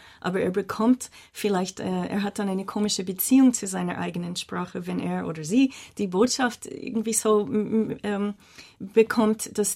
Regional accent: Montreal, Quebec, Canada; first language English; German is a second language; Ich bin in Montreal aufgewachsen, in der englischsprachigen Minderheit in einer französischsprachigen Provinz, Quebec.

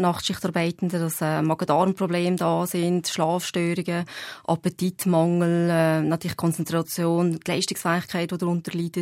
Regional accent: Valais, Switzerland; ich habe natürlich als Walliserin nichts gegen Fondue oder Raclette

